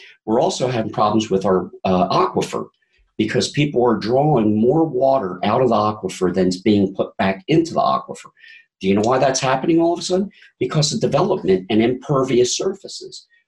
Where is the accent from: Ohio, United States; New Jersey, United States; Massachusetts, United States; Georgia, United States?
New Jersey, United States; So I grew up in New Jersey near a place called E.P. Henry